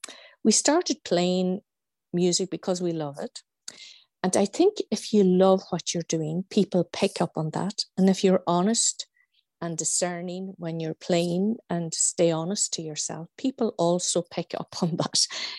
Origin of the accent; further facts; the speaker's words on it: County Donegal, Ireland; I was singing songs in Gaelic, because we come from the Gaeltacht area of northwest Donegal, Gaedhor.